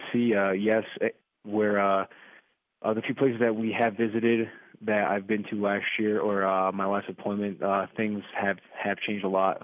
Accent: Wallington, New Jersey, United States; New York. I'm from Wallington. It's in Bergen County. It's maybe 20 minutes from Manhattan.

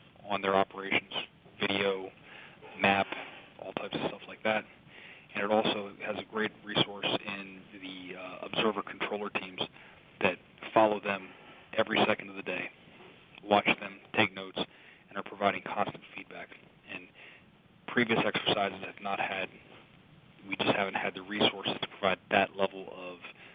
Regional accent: Pennsylvania, United States; I grew up in Pennsylvania.

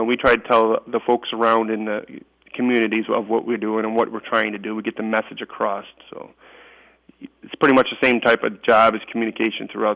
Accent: St. Clair, Michigan, United States; now in Kalamazoo, United States; I grew up in St. Clair, Michigan, and that's where it's my home, that's my home of record, but I actually live in Kalamazoo, Michigan now.

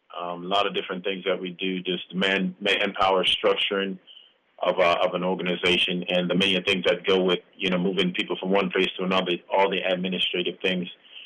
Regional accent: Kingston, Jamaica; moved away; also born or lived in Pontiac, Michigan; I'm originally from Kingston, Jamaica, but I lived in, when I moved to the States, I lived in Pontiac, Michigan.

